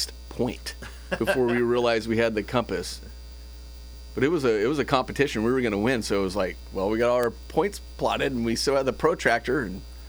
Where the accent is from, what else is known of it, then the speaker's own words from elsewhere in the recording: Portland, Oregon, United States; born there; I was born in Portland, Oregon.